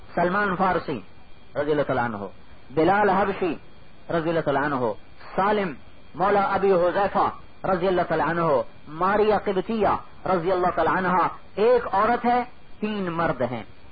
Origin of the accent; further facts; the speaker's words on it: Multan, Punjab, Pakistan; ملتان ہمارا ضلع ملتان ہے،